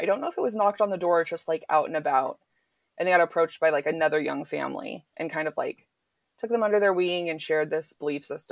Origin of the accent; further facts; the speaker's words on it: California, United States; I'm from Southern California, just like born and raised.